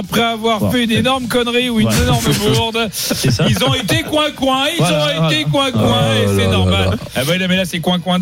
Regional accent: Paris, Île-de-France, France; chez nous à Paname

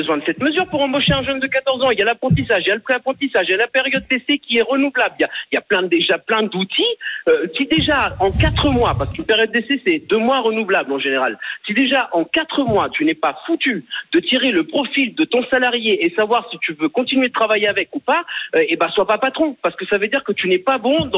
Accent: Sicily, Italy; Moi aussi, je suis né en Sicile, vous parlez de l'Italie. J'ai commencé à travailler, j'avais 11 ans.

